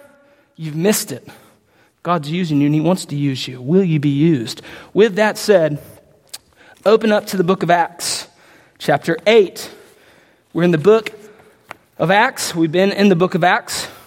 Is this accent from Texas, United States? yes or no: yes; Pearland, Texas, United States; I didn't grow up here. I grew up in Pearland.